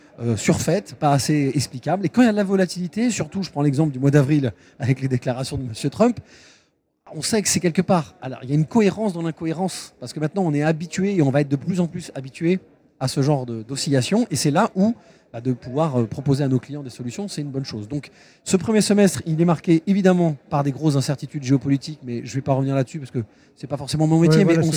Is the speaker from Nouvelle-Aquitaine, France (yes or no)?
yes; Bordeaux, Nouvelle-Aquitaine, France; Moi, je suis bordelais.